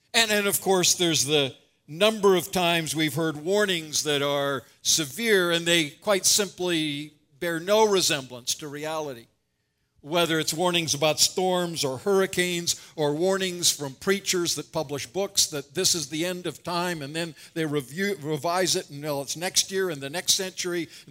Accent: Vancouver, British Columbia, Canada; Well, I grew up in Vancouver, and I had forgotten what fall rainy weather could be like.

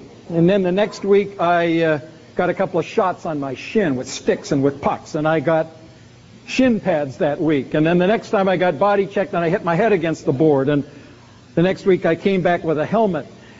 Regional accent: West Coast, Canada; But I grew up out on the West Coast where there wasn't a whole lot of cold weather.

